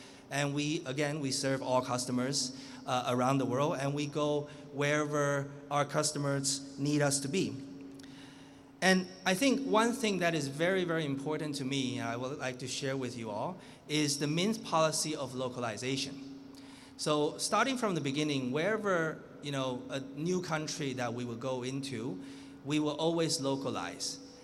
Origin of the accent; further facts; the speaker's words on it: Vancouver, British Columbia, Canada; I grew up in Vancouver, Canada, and I went to University of Toronto. After graduation, I lived in several cities across Asia.